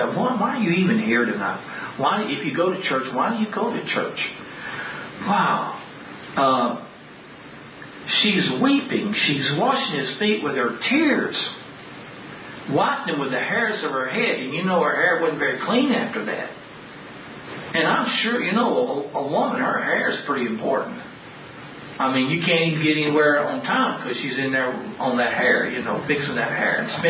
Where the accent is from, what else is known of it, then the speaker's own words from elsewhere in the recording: Dallas, Texas, United States; Because I grew up in Dallas and huge high schools, you know.